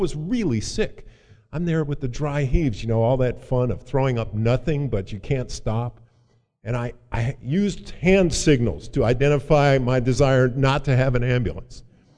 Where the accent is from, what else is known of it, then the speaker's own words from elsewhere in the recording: New Jersey, United States; asleep in our beautiful suburban home, I would say lower middle class house in suburban New Jersey. We're Irish Catholic, CIA, Catholic Irish alcoholic.